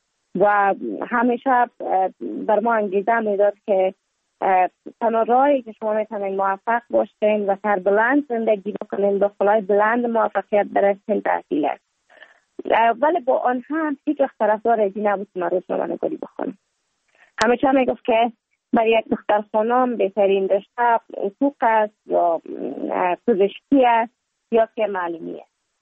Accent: Kabul, Afghanistan; also born or lived in Mazar-i-Sharif; بعد از تولد من تا 5 سالگی ما در مزار بودیم، بعد ناقل کابل شدیم

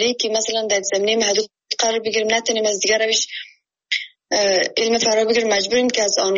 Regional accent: Kunar, Afghanistan; now in Kabul, Afghanistan; از ولایت کنی هستم، در ولایت ما اینترنت تمام منطقه که ما زندگی میکنیم کار نمیده.

